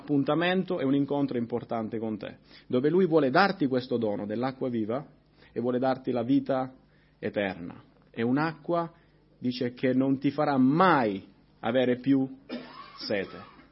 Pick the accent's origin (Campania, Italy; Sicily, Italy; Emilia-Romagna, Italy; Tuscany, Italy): Sicily, Italy; La Samaria si trova un po' come il sud Italia. Io vengo dalla Sicilia e so cosa vuol dire andare a mezzogiorno sotto il sole.